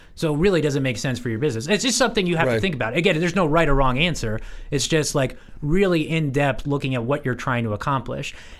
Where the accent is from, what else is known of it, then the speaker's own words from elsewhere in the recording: Washington, District of Columbia, United States; so I'm from the Washington DC area.